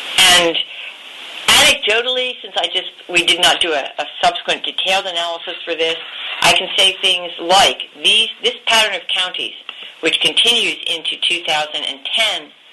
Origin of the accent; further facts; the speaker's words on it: South Carolina, United States; unfortunately South Carolina, my home state